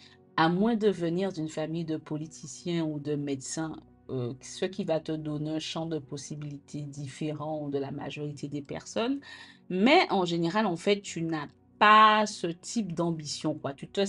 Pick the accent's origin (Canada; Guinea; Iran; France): France; Guadeloupe; moi je suis antillaise, j'ai grandi en Guadeloupe